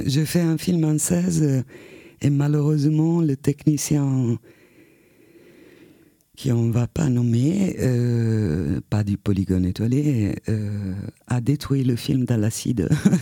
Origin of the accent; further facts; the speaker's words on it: Apulia, Italy; born there; moved away; also born or lived in Ancona; Oui, je suis né en Italie.